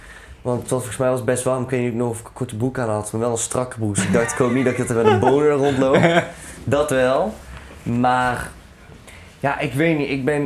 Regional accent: North Brabant, Netherlands; accent: Brabantian; Dus ik zet dan expres mijn extra Brabants accent op en ik kom daar en daar vandaan

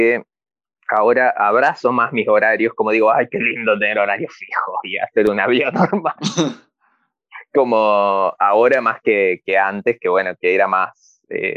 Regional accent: Salta, Argentina; now in Córdoba, Argentina; yo soy de Salta Capital y es como, tiene como algunos lugares que son muy urbanísticos, ahora se modernizó muchísimo

